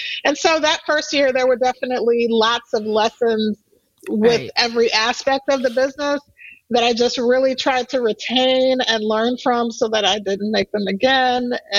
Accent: New Zealand; now in Chicago, United States; in Chicago

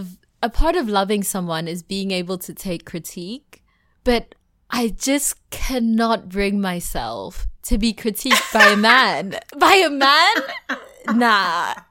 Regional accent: South Africa; And also just like the cultural context of being South African, where there's such a high femicide rate

